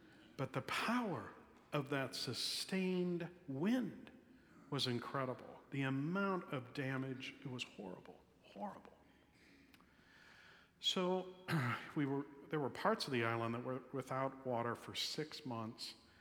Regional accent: Albuquerque, New Mexico, United States; as a child of the desert, Albuquerque, my hometown, gets about 10 inches of rain a year.

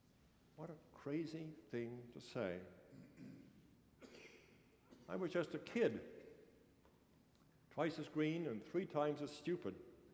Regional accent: England, United Kingdom; I grew up in England as a boy. It was those difficult post-war years.

